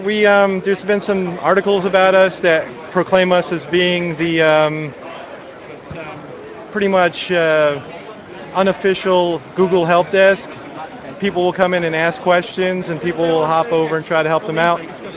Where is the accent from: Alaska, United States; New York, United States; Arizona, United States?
New York, United States; now in Jacksonville, United States; I'm from New York but live in Jacksonville, Florida.